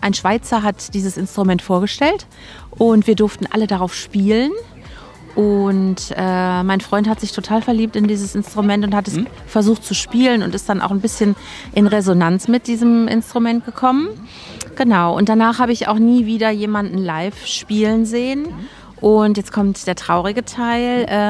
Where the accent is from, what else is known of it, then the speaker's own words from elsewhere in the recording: North Rhine-Westphalia, Germany; ich komme aus einem Örtchen in der Nähe von Köln.